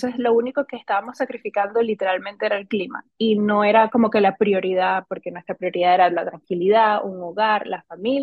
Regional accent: Venezuela; also born or lived in Miami; now in United States; yo soy de Venezuela y vivo en los Estados Unidos desde hace 9 años. Vivía en Miami primero

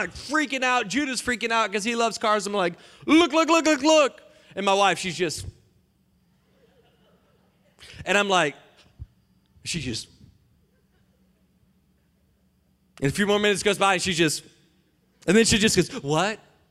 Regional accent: North Carolina, United States; I'm from Johnson County, North Carolina, JoCo. I love North Carolina. It's phenomenal. But sometimes, man, the JoCo, it just comes out.

